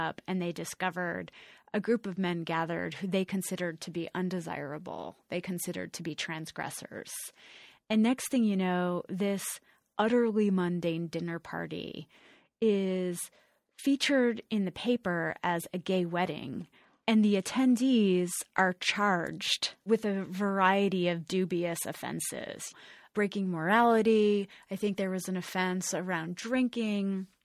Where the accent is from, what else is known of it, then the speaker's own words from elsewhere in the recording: United States; as a queer activist and as an American, I feel this immense obligation to represent a more nuanced agenda